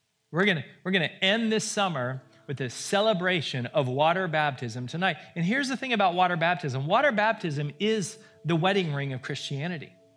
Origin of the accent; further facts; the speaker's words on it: Southern United States, United States; I grew up in the South